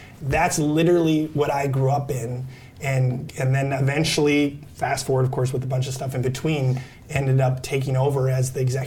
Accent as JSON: {"language": "English", "town": "Amsterdam", "region": "North Holland", "country": "Netherlands", "tie": "born or raised there", "said": "So I was actually born and raised in Amsterdam"}